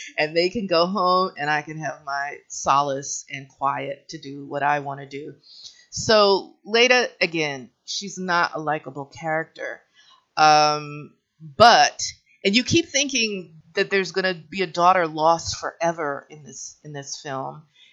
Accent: Bronx, New York, United States; This movie, okay, I grew up in the Bronx, y'all. Part of my family is Puerto Rican in heritage. In the Bronx and Manhattan that I know growing up, there were bodegas on every corner

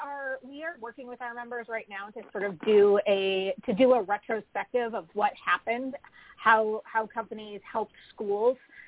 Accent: Minnesota, United States; I grew up in Minnesota. We had a lot of snow days.

